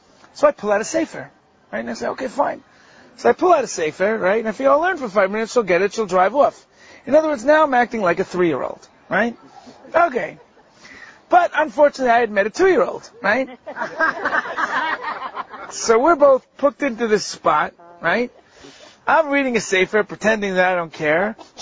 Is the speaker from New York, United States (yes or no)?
yes; New York, United States; I had been warned about this, and I grew up in New York, so I knew this.